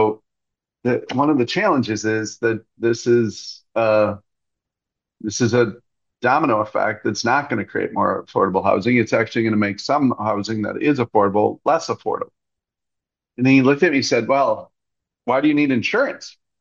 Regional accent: Shoreview, Minnesota, United States; Anybody who's listened to the show knows that I'm proud of growing up in Shoreview. Even some people in Shoreview are proud of me growing up there.

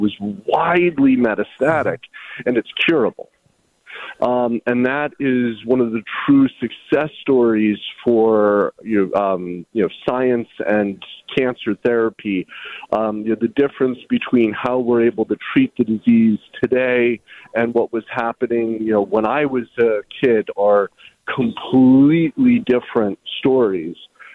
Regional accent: Colorado, United States; moved away as an adult; now in Hartford, United States; So I grew up in Colorado and went to undergrad and medical school there and did my residency at Stony Brook University on Long Island. And subsequently moved to Hartford and have been practicing in Connecticut for the last 9 years.

